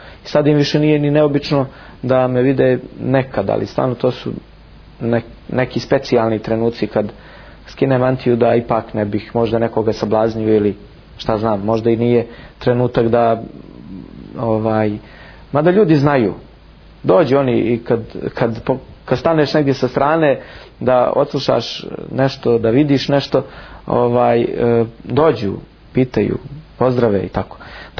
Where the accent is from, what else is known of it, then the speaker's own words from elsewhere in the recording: Montenegro; mi smo bili svi iz Crne Gore tu